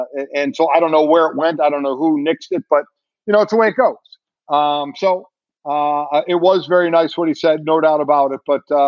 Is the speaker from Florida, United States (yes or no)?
no; Cleveland, Ohio, United States; one for Pittsburgh, one for my hometown of Cleveland.